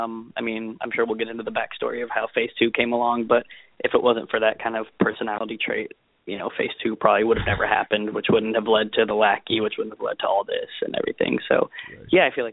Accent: Las Vegas, Nevada, United States; I wanted to be a pastry cook growing up, and I grew up in Las Vegas. I worked in hotels, and I did cook for a while.

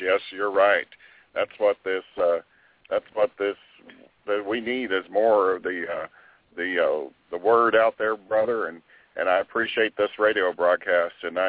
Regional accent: Kokomo, Indiana, United States; I'm from Kokomo, Indiana.

